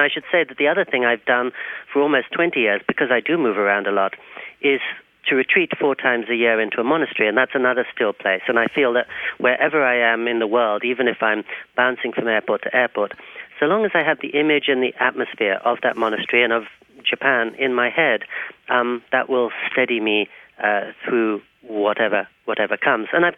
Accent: Oxford, South East England, United Kingdom; It's quite similar, really, to the place where I did grow up, in Oxford, England.

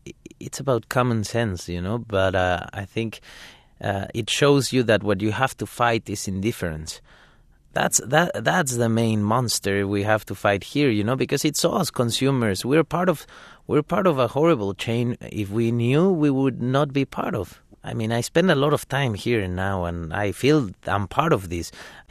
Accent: Mexico; moved away as an adult; I come from Mexico. I was born in Mexico, raised there. I lived there until my work started to make me travel.

